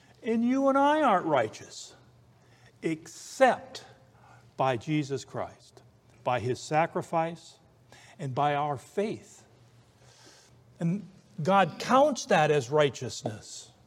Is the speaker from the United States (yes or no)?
no; Ireland; the law was not to you and I, because I'm Irish.